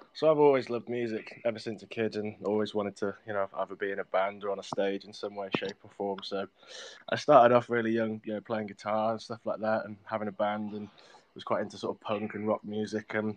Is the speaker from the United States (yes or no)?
no; England, United Kingdom; I'm not originally from Manchester, I'm from in the countryside, sort of about an hour away.